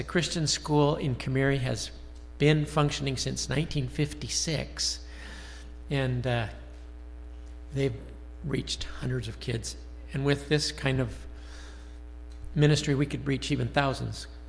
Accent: Alaska, United States; born there; And my folks went out to serve the Lord in Alaska when I was a kid. I was born in Alaska before I was born.

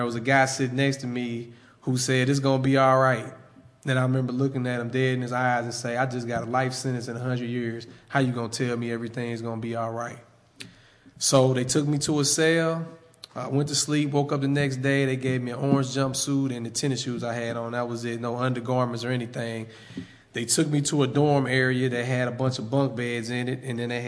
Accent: East St. Louis, Illinois, United States; I'm from East St. Louis, Illinois, so I'm sure most of you guys, if you're from around this area, you've heard of East St. Louis, and I was born in 1974

